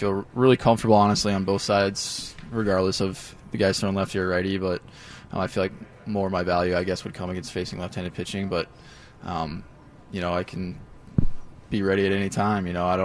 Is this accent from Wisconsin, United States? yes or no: no; Cincinnati, Ohio, United States; I'm from Cincinnati. So you're going to have to go from Cincinnati all the way out to San Diego.